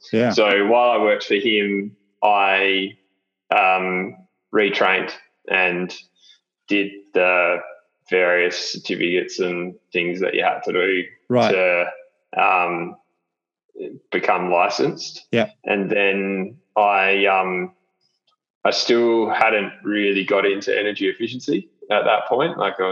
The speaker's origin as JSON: {"language": "English", "town": "Perth", "region": "Western Australia", "country": "Australia", "tie": "born or raised there", "said": "well, we grew up with Peter in Perth."}